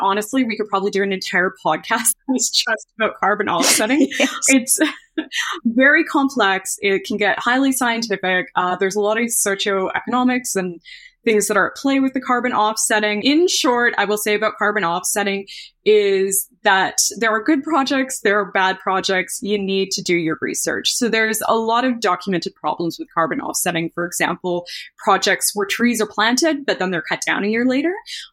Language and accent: English; Canada; accent: Canadian; you're going to have to excuse my Canadian accent